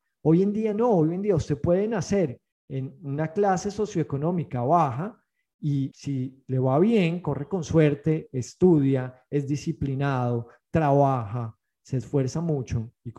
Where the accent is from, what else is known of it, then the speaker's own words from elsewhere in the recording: Colombia; en mi país, en Colombia